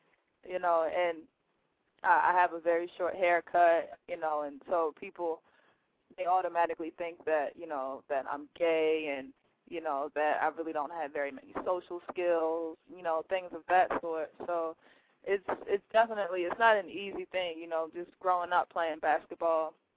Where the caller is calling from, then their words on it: Baltimore, Maryland, United States; I'm calling from Baltimore.